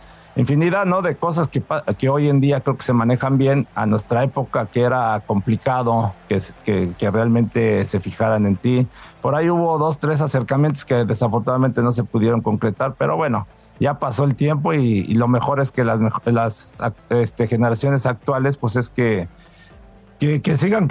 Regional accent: Mexico; Y me da gusto por ser, aparte como mexicanos, apoyarnos.

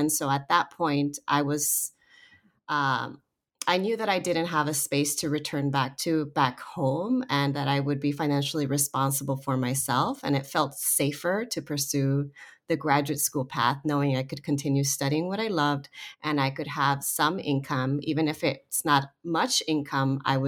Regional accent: California, United States; I'm from the Southern California area, so I had been involved in theater practice since fourth grade.

